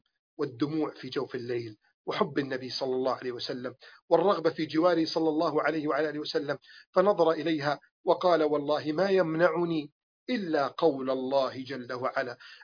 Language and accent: Arabic; Egypt; اللهم احفظ بلدنا مصر